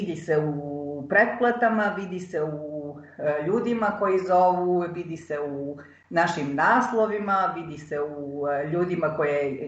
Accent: Romania; Mi smo Srbi u Rumuniji koncentrisani u 3 županije, odnosno Arad, Timiš, Karaštevarin i nešto malo u Mehedincu.

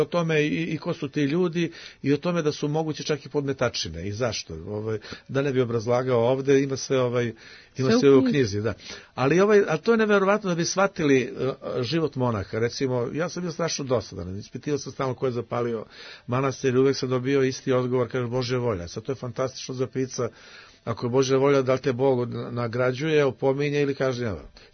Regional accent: New Belgrade, Belgrade, Serbia; Ja sam odrastao na Novom Beogradu

